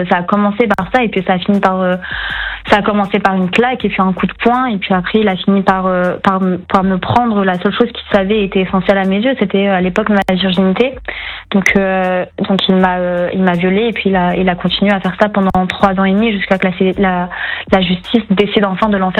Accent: Paris, Île-de-France, France; moi je suis de Paris, là j'étais en banlieue à bien 1h30, donc j'avais vraiment personne.

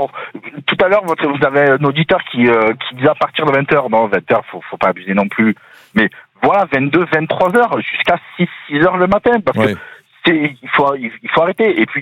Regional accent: Nîmes, Occitanie, France; Moi, je suis pas natif de l'Hérault. J'étais de Nîmes. J'habitais à côté de Nîmes avant.

